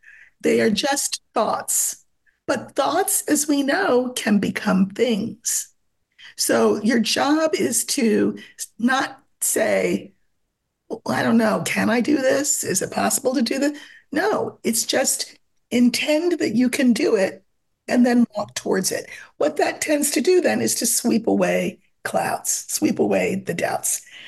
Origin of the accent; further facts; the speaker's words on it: New Jersey, United States; now in California, United States; I'm coming from New Jersey, but now I live in California